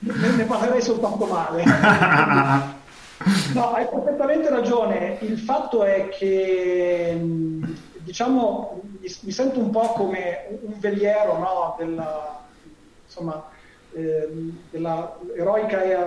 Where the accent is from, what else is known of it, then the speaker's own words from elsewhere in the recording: Livorno, Tuscany, Italy; sono toscano, di Livorno, quindi abbastanza egocentrico da non potermi definire tale.